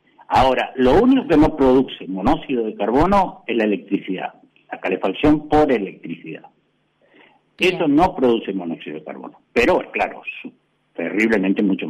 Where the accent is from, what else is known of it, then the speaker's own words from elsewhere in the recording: Mendoza, Argentina; yo soy nacido en Mendoza, en la zona sur, y hacía mucho frío, y yo me acuerdo cuando yo era chico